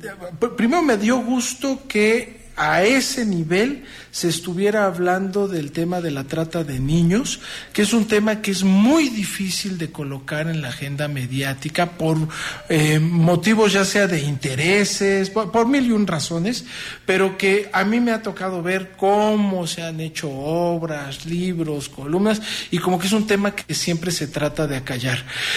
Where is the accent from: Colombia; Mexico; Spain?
Mexico; uno como mexicano